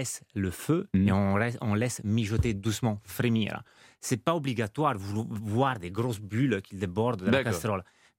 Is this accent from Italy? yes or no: yes; Liguria, Italy; En Italie, dans les terres de la Ligurie, donc pas loin de la frontière avec Menton, Nice, dans les terres.